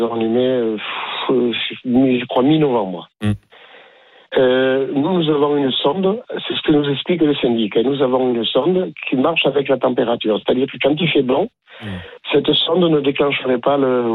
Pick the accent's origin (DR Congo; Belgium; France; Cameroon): France; Nice, Provence-Alpes-Côte d'Azur; Je suis niçois d'origine.